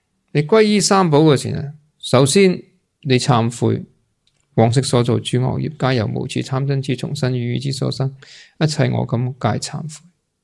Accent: China; 通常一般人，我哋中国人就啊，佢作咗好多业啊

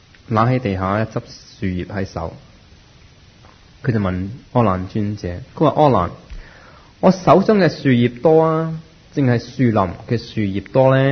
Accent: Hong Kong; 1984年，中国要收翻香港，我哋香港人，我谂八九成都希望啲英国佬唔好走。

